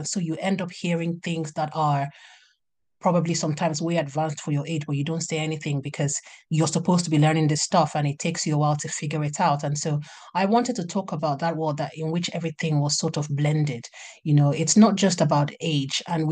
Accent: Nigeria; I am Nigerian, because I'm Igbo

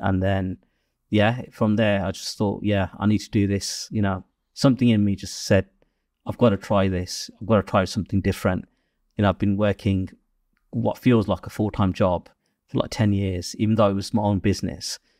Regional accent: Wolverhampton, West Midlands, United Kingdom; Like, I'm from Wolverhampton. You have this kind of bias about your own place and where you're from.

